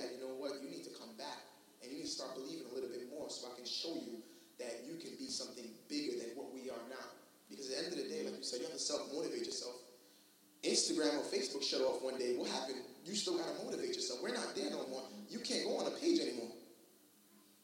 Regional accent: Canarsie, New York, United States; In my mind, I was from Canarsie, and I moved to Flatbush.

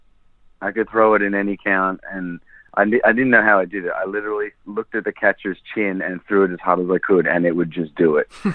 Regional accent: Victoria, Australia; I went from nobody hearing about me to doing well for my home state of Victoria, and we won the Australian Championship

